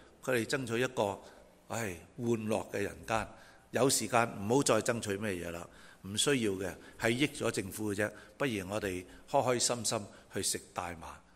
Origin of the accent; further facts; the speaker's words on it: Guangdong, China; 或者我哋廣東人叫攤屍